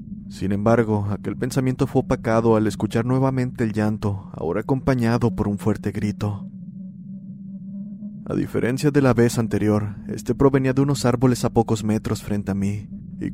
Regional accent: Argentina; soy de Argentina.

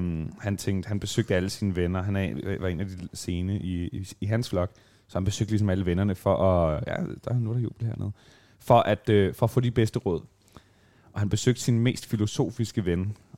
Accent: Alling, Central Denmark Region, Denmark; Det er jo så den lærte jeg tidligt hjemme i Alling.

